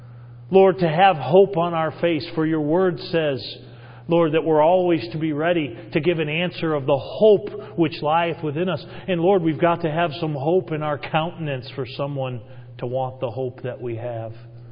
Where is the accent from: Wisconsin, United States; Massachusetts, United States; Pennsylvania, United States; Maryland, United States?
Massachusetts, United States; I'm from Massachusetts. We used to say, when I used to preach out, I'd say, greetings from Massachusetts, the worst state in the Union.